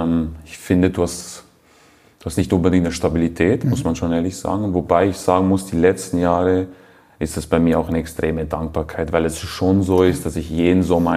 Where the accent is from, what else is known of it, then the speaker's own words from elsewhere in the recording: Switzerland; in die Schweiz gehen, in meine Heimat.